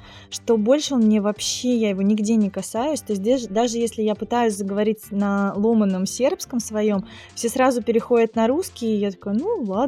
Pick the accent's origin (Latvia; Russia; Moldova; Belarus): Russia; Moscow; now in Budva, Montenegro; Я из Москвы.